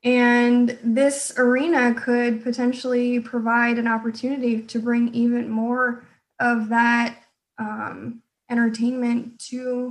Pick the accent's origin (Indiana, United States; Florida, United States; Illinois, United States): Florida, United States; I'm originally from Florida.